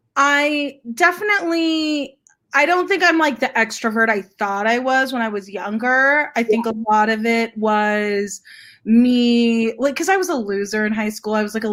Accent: Los Angeles, California, United States; I grew up in this area. I grew up in Mount Washington and Eagle Rock and Highland Park. So I've seen it change.

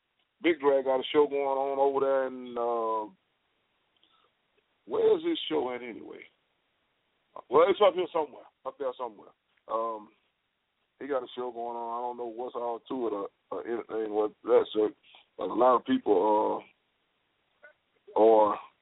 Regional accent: Gulfport, Mississippi, United States; I'm from right down there in little old Mississippi. That's why the name … fits so good. Down over in Gulfport down there.

